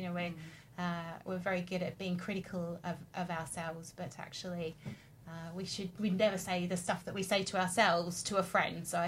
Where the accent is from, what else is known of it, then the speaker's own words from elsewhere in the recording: Australia; I'm Australian, so we love a sporting analogy.